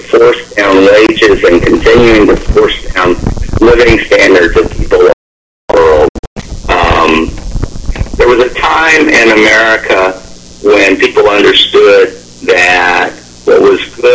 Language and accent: English; the South, United States; And, you know, I'm a Southerner, you're a Southerner, lots of your listeners are Southerners.